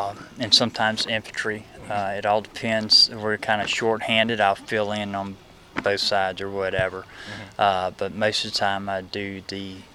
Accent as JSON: {"language": "English", "town": "Fort Rucker", "region": "Alabama", "country": "United States", "tie": "born there", "also_born_or_lived": "Big Rock, Tennessee", "said": "and I was born here in Fort Rucker, Alabama."}